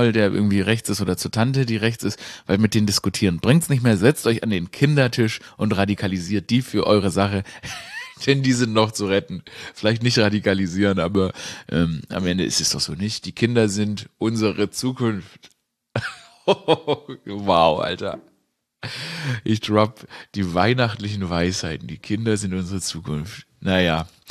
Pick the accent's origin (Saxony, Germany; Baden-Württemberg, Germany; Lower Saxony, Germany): Baden-Württemberg, Germany; Stuttgart; Nicht als Schwabe, also nicht als Stadtschwabe, ich bin ja in Stuttgart aufgewachsen, und eben nicht als überhaupt einfach nur Deutsch.